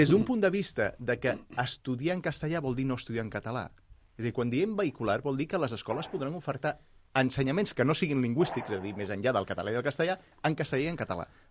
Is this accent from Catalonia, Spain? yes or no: yes; Barcelona, Catalonia, Spain; jo soc de Gràcia.